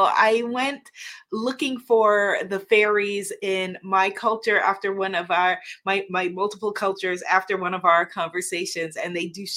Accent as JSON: {"language": "English", "country": "United States", "said": "I'm an American. Please forgive me."}